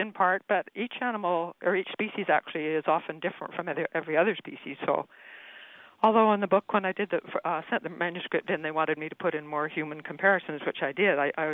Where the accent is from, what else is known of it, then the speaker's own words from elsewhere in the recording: Canada; accent: Canadian; I'm speaking Canadian. That's a problem.